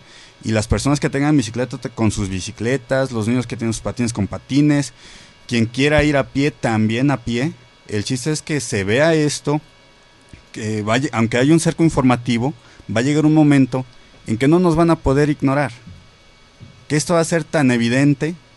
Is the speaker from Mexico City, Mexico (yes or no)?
yes; Azcapotzalco, Mexico City, Mexico; yo también soy de Azcapotzalco. Estamos aquí algunos colonos de la colonia Nueva España, vaya.